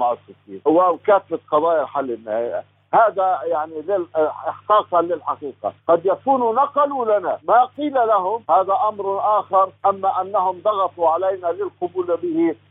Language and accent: Arabic; Palestine; نحن كفلسطينيين لم نركن على أحد أن يحرر لنا فلسطين أو يعيد لنا حقوق